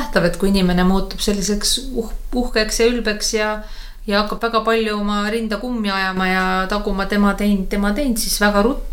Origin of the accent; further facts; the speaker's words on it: Tallinn, Harju County, Estonia; moved away as an adult; now in Võru, Estonia; Kui mina tulin ka Tallinnast Võrru kolisin ära, abiellusin oma abikaasaga